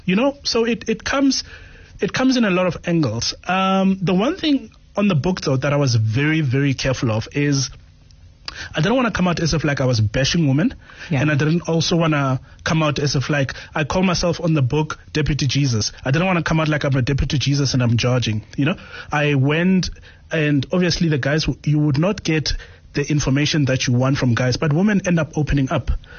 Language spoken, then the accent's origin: English; Pretoria, Gauteng, South Africa; I'm from Pretoria, so Rabatore Stoko all the time, you know?